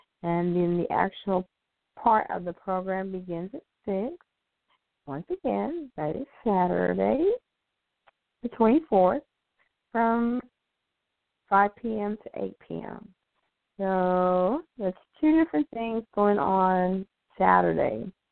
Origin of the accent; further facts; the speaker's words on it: Duncanville, Texas, United States; And since this is my hometown, this is where it begins, that I have to be at the one that's here in actually Duncanville.